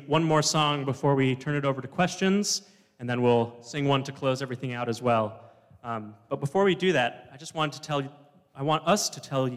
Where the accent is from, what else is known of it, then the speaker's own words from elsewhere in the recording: Madison, Wisconsin, United States; I'm from Madison, Wisconsin. I'm 24 years old, and this is my eighth year working with Village Harmony.